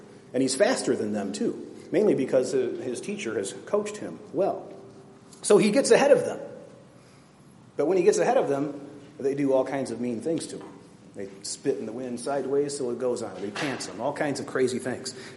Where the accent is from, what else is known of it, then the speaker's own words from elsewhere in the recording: Virginia, United States; I'm from Virginia, you're from Texas